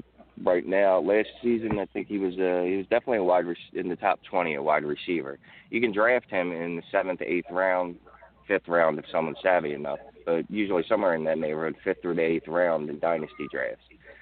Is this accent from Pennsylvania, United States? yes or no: yes; Philadelphia, Pennsylvania, United States; I'm an Eagles fan, born and bred in Philly